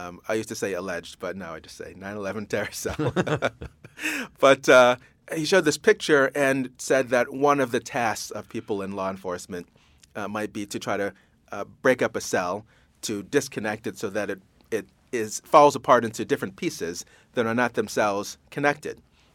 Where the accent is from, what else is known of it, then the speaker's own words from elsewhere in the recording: Brockport, New York, United States; In upstate New York. So there's a suburb of Rochester called Brockport.